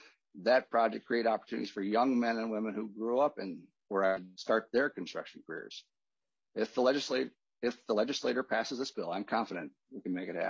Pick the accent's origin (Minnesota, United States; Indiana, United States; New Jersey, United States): Minnesota, United States; Chisago City; I grew up in Chicago, Minnesota, where my parents still live.